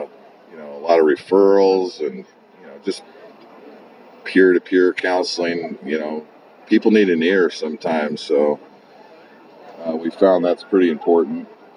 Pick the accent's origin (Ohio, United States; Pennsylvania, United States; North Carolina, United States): North Carolina, United States; Wilkesboro; we've brought some fresh copies to sign for my hometown of Wilkesboro, North Carolina.